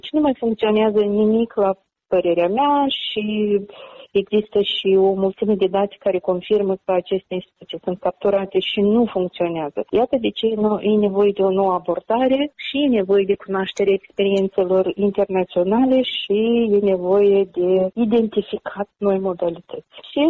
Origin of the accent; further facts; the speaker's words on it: Moldova; m-am născut și am crescut în Republica Moldova